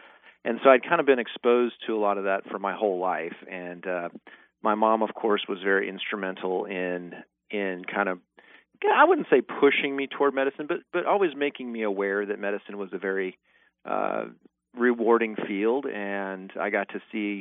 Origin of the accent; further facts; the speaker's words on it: Nebraska, United States; So I actually grew up in northeast Nebraska. I'm a Cornhusker by heart, I guess.